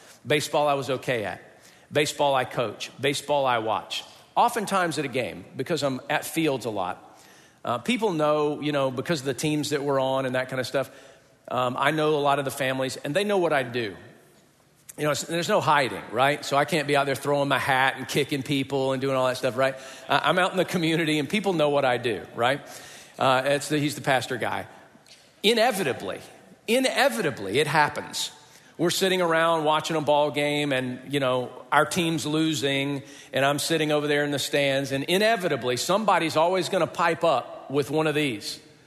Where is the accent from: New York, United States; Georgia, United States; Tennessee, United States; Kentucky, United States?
Georgia, United States; I can't even skate. I'm from Georgia. I can't ice skate.